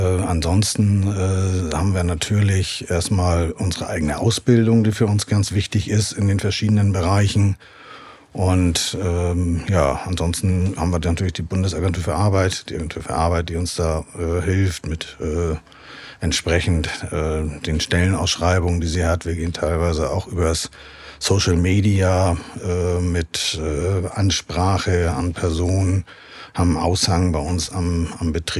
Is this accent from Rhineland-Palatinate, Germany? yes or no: no; Hamburg, Germany; now in Schleswig-Holstein, Germany; ich bin eigentlich ein Hamburger Junge.